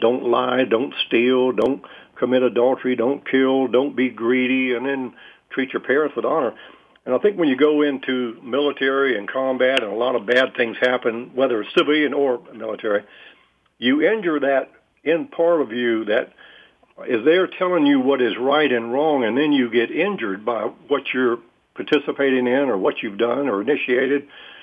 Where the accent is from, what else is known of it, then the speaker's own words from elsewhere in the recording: United States; I was raised in America